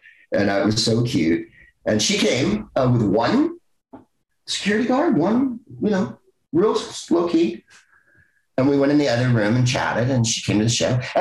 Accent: San Francisco, California, United States; Obviously, I'm from San Francisco, and Kamala's a big Bay Area person for 1,000 years.

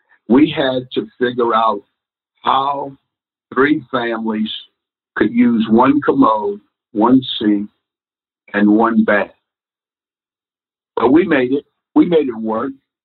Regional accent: Washington, District of Columbia, United States; When I was growing up in Washington, D.C., the city was 73% black.

